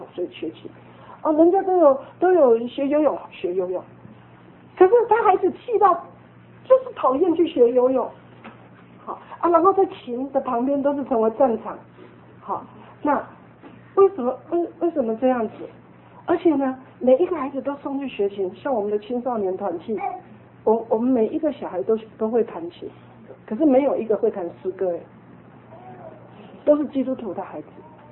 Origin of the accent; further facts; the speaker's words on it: China; 我觉得我们中国人很多人给孩子就说很不懂得怎么爱孩子